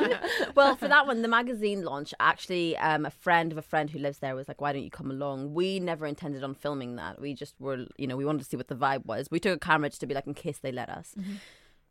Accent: Northern Ireland, United Kingdom; also born or lived in Sudan / Scotland; now in London, United Kingdom; I always had this identity sort of being Sudanese, growing up in Northern Ireland, then moving to Scotland and now living in London.

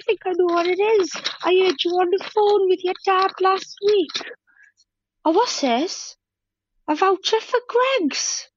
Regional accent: Wales, United Kingdom; One is to represent Malta in Eurovision, as I'm also Maltese as well as being Welsh.

